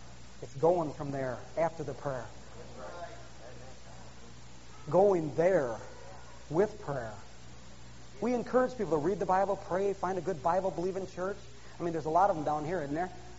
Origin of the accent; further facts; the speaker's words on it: Minnesota, United States; I'm a pastor from Minnesota